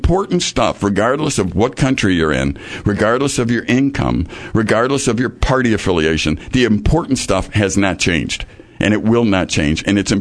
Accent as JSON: {"language": "English", "town": "Chicago", "region": "Illinois", "country": "United States", "tie": "born or raised there", "said": "I grew up in Chicago."}